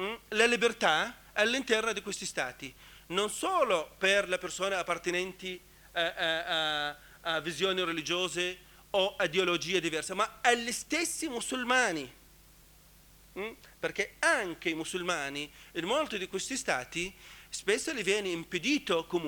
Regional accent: Iraq; Italian is a second language; io vengo dall'Iraq

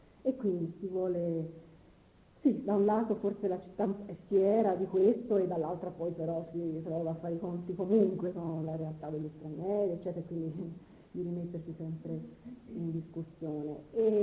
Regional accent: Florence, Tuscany, Italy; moved away as an adult; Io sono fiorentina, non so se si sa, sono la toscana di origine, sono di Firenze, e però appunto essendo vissuta per così tanto fuori dalla mia città, perché praticamente l'ho lasciata quando avevo 18 anni per recarmi prima all'estero

